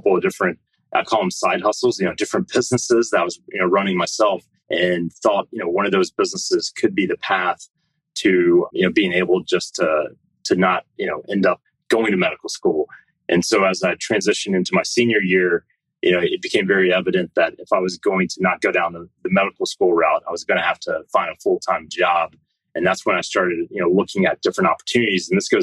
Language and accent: English; Fayette, Alabama, United States; So I grew up, this town called Fayette, Alabama, which is about 50 minutes from Tuscaloosa.